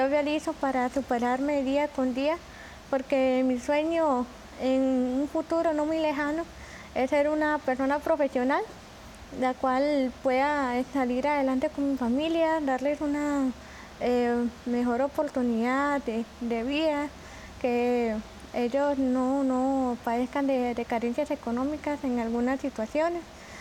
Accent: Alajuelita, San José, Costa Rica; Bueno, yo soy oriunda del Cantón de Alajuelita.

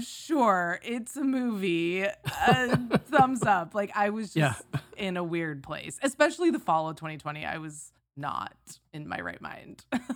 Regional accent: St. Croix, U.S. Virgin Islands; I grew up in the Virgin Islands, and I am doubtful that it came to the movie theater there. Although I did watch like every mid-90s horror movie in the theater on my home island of St. Croix.

